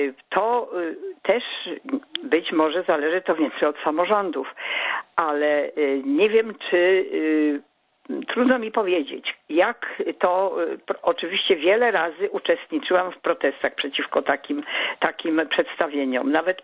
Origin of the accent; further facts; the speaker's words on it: Tarnów, Lesser Poland, Poland; now in Warsaw, Poland; I ja jestem w ogóle warszawianką od ponad 40 lat, ale ja jestem rodowitą tarnowianką.